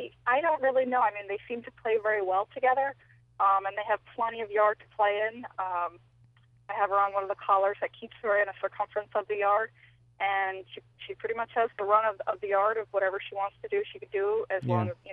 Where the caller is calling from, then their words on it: Harrison, New York, United States; Hi. I'm calling from Harrison, New York.